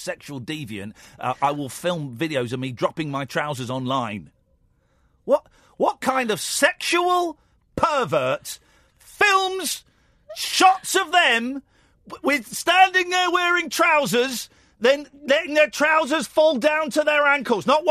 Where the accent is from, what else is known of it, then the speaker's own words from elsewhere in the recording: Manchester, North West England, United Kingdom; Well, I'm from Manchester, and I think he's boring as well